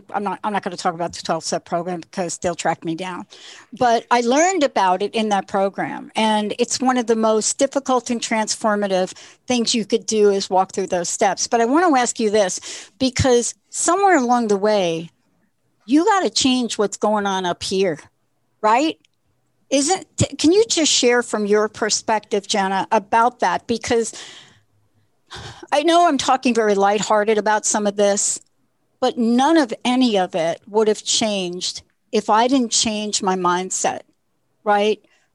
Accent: New York, United States; And for me, I'm from New York, so it's going to be all street smart pivoting.

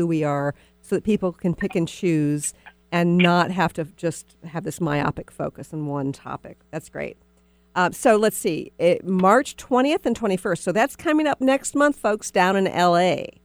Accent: Texas, United States; I'm a Texan originally, so that would be one of my priorities in Dallas too.

